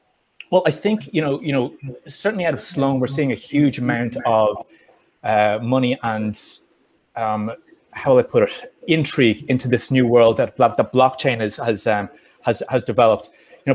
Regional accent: Ireland; accent: Irish; moved away as an adult; now in Boston, United States; As you can hear from my accent, I'm not a local to the US. I originally from Ireland. I had an earlier career there as a lawyer for many years, and then came over to found myself in Boston about 6 years ago

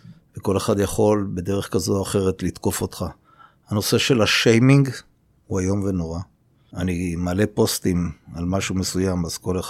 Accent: Ra'anana, Central District, Israel; אז אני יליד רעננה, אני אגב ראש העיר הראשון שמכהן ונולד ברעננה … שהגיעו לפה ב-1948 עם שתי מזוודות ושני ילדים, ניצולי שואה.

